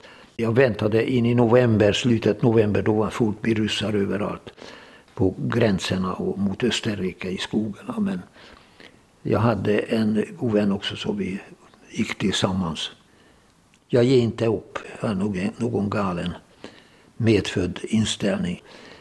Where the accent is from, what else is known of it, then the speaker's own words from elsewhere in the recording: Northern Hungary, Hungary; Swedish is a second language; moved away as an adult; now in Sweden; åkte tillbaka till min hemstad i norra Ungern.